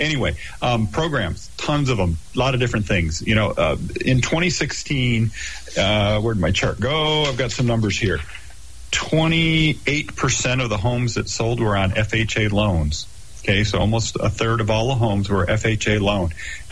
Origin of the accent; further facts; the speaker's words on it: Ann Arbor, Michigan, United States; moved away; also born or lived in Phoenix; Well, you know, I grew up in Ann Arbor in Michigan, right? And so, you know, got full winters. And when I first moved west, I moved to Phoenix